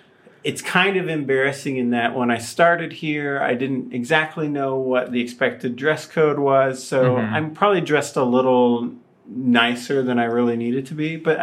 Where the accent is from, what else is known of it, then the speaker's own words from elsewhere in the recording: Texas, United States; That makes me the odd one out, right? Then, because I'm from Texas, and all of you are from the DMV area.